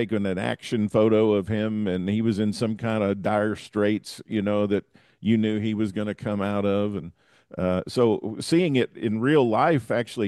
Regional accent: the South, United States; I grew up in the South and we didn't get the WWWF

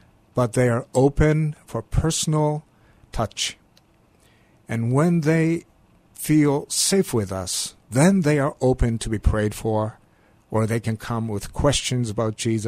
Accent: Hokkaido, Japan; I was born straight after the war, Second World War. It was not many things. Very poor environment, and especially my family.

